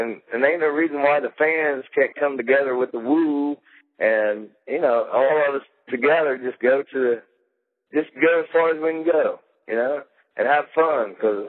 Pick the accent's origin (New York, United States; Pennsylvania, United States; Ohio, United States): Ohio, United States; Colton; I grew up in Jackson County, which is Southern Ohio, a little town called Colton, Ohio, 600 people.